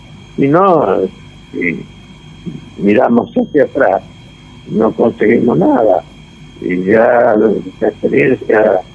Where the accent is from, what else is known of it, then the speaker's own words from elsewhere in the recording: La Rioja, Argentina; born there; de la provincia donde yo nací, que es esa provincia, La Rioja, mi tierra, que tanto amo.